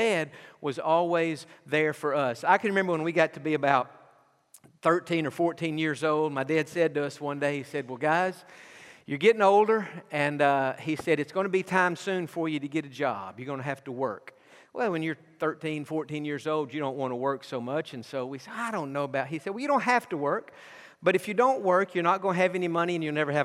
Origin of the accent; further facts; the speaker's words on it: Texas, United States; Growing up in East Texas, where we did, a lot of our buddies used to haul hay.